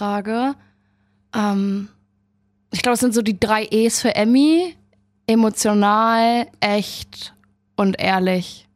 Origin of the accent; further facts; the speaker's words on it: Hamburg, Germany; Hamburg, meine Heimatstadt